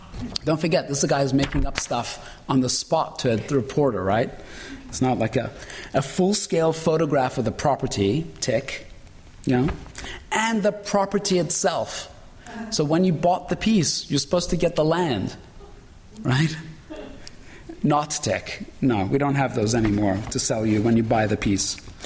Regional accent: England, United Kingdom; now in United States; because I grew up in England where the bread is very thin

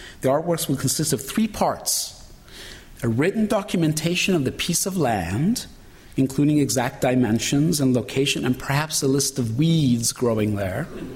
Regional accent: England, United Kingdom; now in United States; because I grew up in England where the bread is very thin

